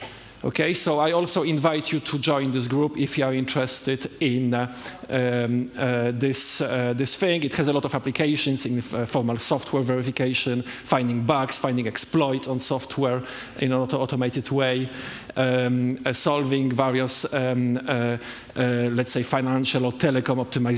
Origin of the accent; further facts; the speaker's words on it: France; also born or lived in Poland; So I am from France. However, I was born in Poland